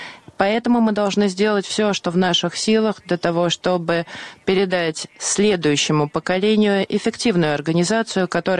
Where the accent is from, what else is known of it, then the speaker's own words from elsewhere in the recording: Ukraine; когда мы, украинцы, эвакуировали из Афганистана более 1000 человек за свой счет